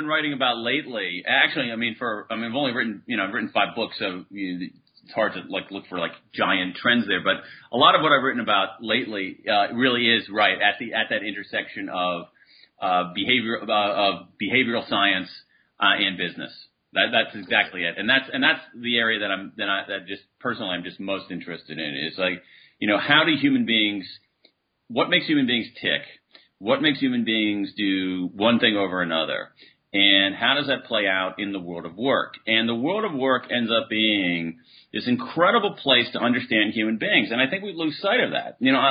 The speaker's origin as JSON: {"language": "English", "region": "Midwest", "country": "United States", "tie": "born or raised there", "said": "Basically, I grew up in the Midwest to middle-class parents"}